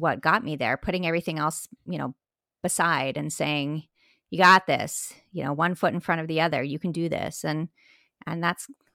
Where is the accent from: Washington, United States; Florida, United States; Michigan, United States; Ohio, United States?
Florida, United States; But, you know, I'm from Florida, sleeping in the tent at night. It was really cold.